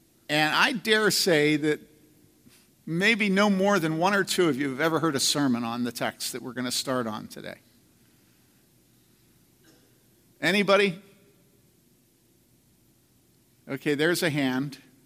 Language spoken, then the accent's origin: English; Philadelphia, Pennsylvania, United States; I am from Philadelphia.